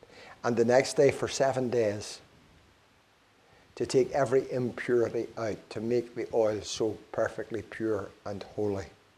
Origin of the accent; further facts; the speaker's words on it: Ireland; You know, being an Irish man, I'm fond of Irish linen.